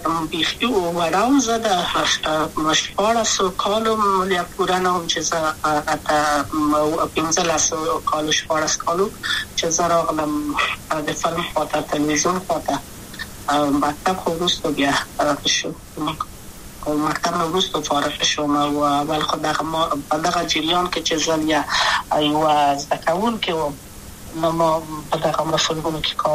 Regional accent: Kabul, Afghanistan; also born or lived in Wardak; زه خو اصلا د وردګو ولایت یم، د پلار می د وردګو ولایت ته خلګنسم چې دلې د کابل په تختپل سیمه کې یم، او لویا شویم کابل که یم

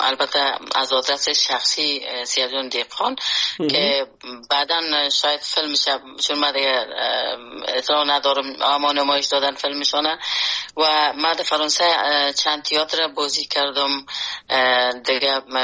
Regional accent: Afghanistan; moved away; خود اجتماعی افغانستان که در اوج بزرگ شدیم، در اوج کار کردیم

